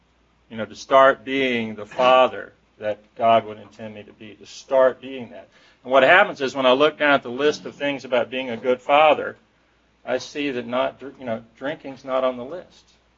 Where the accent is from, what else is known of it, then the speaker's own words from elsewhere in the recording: Atlanta, Georgia, United States; born there; I was born in Atlanta in 1955, Georgia Baptist Hospital. Two older sisters, mother and father.